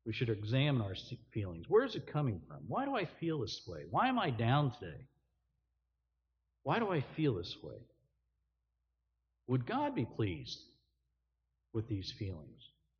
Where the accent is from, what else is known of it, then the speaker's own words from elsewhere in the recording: Cincinnati, Ohio, United States; Where I grew up in Cincinnati, when I first came into the church, the congregations were 350 to 400 people.